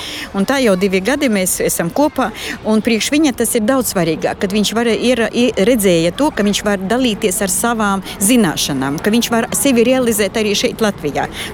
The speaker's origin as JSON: {"language": "Latvian", "town": "Zhytomyr", "region": "Zhytomyr Oblast", "country": "Ukraine", "lives_now": "Luxembourg", "said": "tur, kur mēs paši esam no Žitomiras. Tur pārsvarā ir nu, mierīgi tādā ziņā."}